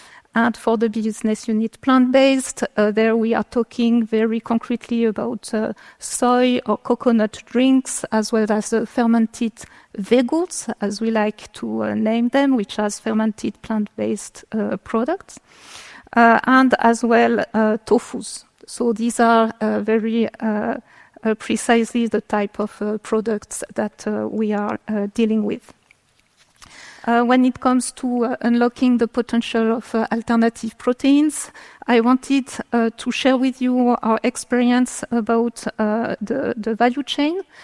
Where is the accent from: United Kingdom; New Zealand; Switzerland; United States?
Switzerland; Romandy; English is a second language; as you can guess from my accent, I'm coming from the French part of Switzerland.